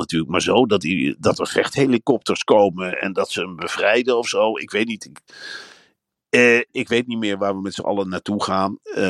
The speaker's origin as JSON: {"language": "Dutch", "region": "Gelderland", "country": "Netherlands", "said": "Ik kom uit de Veluwe."}